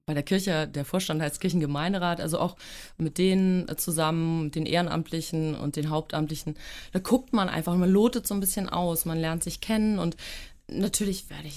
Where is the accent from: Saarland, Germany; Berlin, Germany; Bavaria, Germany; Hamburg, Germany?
Hamburg, Germany; Ich bin sogar geborene Hamburgerin. Also ja. Die Großeltern kommen auch aus Hamburg. Und ich war eine Zeit lang in Glückstadt an der Elbe Pastorin. Ja. Und dann bin ich zurück nach Hamburg